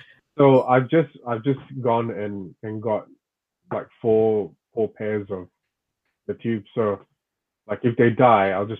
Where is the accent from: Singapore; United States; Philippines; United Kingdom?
Singapore; And we're both from Singapore originally, but we met in Melbourne.